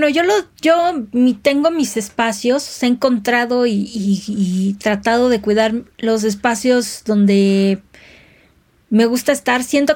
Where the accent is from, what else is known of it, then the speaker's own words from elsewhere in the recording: Mexico City, Mexico; Me gusta mucho mi ciudad, disfruto mucho, mucho la Ciudad de México. Soy chilanga al 100 y cuando estoy en otras ciudades también digo, guay, extraño mi ciudad.